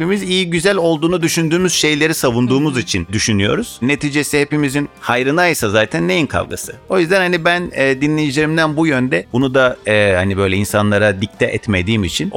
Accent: Istanbul, Turkey; Ben hep İstanbul'daydım.

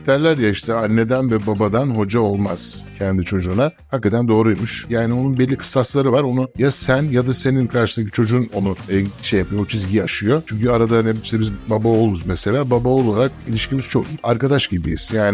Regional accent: Istanbul, Turkey; Biz de orada işte bütün gençliğim benim hep orada geçti. Yani okul hayatım, gençlik hayatım, bütün orada büyüdük, orada yetiştik. Şimdi hala Kozyatan'da oturuyorum.

